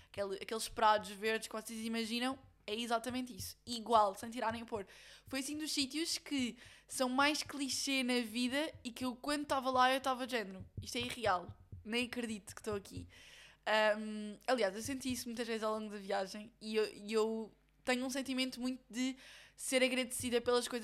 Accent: Portugal; Eu disse, ah, sou de Portugal.

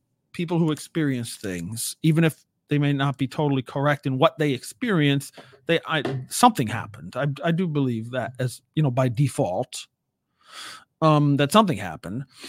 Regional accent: United States; just being an American on this, I am an American. I consider myself patriotic. I kind of like it here.

